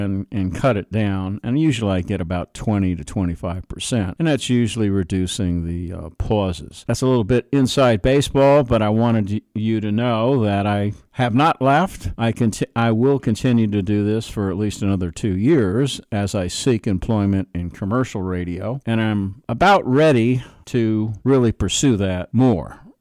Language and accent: English; East Coast, United States; Now, for those that are not from the East Coast, I am from the East Coast